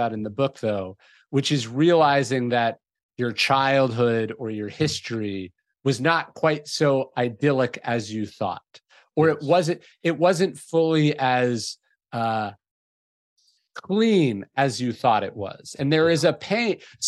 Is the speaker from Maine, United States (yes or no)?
no; California, United States; now in Texas, United States; I'm from Northern California.